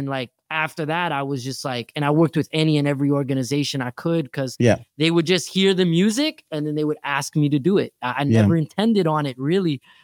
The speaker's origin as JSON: {"language": "English", "town": "Jamaica", "region": "New York", "country": "United States", "said": "And because I'm from Jamaica, I used to have to take that train ride like an hour."}